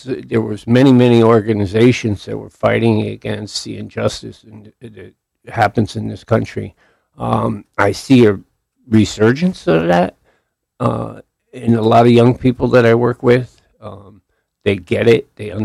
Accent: West Haven, Connecticut, United States; I grew up in West Haven.

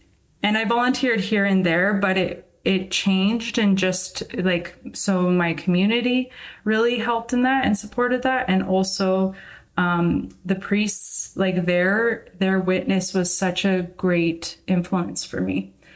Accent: Canada; we're Canadian

